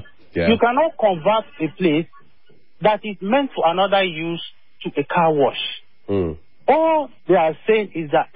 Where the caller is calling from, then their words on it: Gwarinpa, Federal Capital Territory, Nigeria; I'm calling from Gariki.